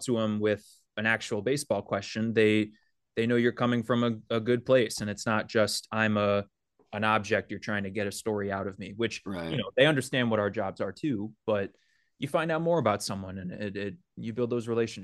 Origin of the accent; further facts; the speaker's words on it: Manhattan, New York, United States; I was public school all the way through growing up in Manhattan